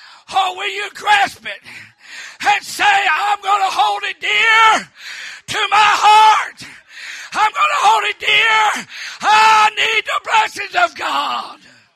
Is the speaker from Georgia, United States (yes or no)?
yes; Georgia, United States; You see, I was raised up in North Georgia.